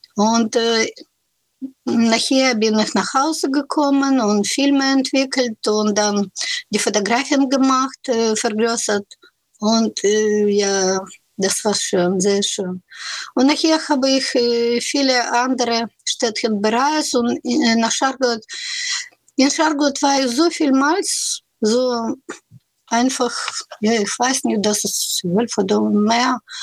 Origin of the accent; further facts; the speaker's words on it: Kyiv, Ukraine; born there; German is a second language; Ich wurde in Kiew geboren